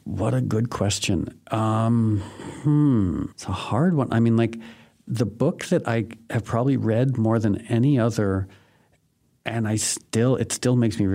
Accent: California, United States; this is really going to prove that I'm a hippie from Southern California

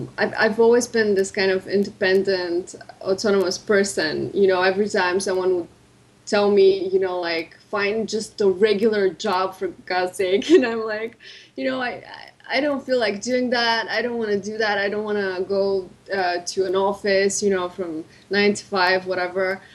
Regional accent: Bulgaria; also born or lived in Rome, Italy / England / United States; Right now I'm in Bulgaria. I was born and raised here. Actually, I've lived elsewhere. I've lived in Rome, I've lived in England, and a little bit in the States.

